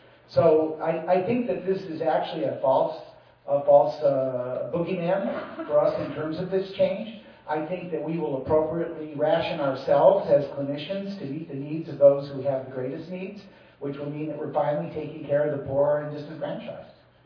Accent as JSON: {"language": "English", "region": "Ohio", "country": "United States", "said": "and I'm from Ohio, we have an Ohio single-payer bill"}